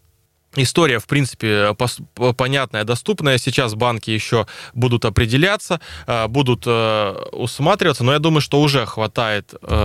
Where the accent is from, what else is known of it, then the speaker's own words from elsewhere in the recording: Crimea, Ukraine; я родился в Крыму.